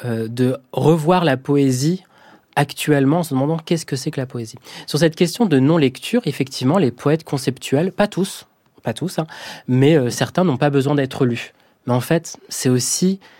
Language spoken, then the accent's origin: French; France; nous sommes français.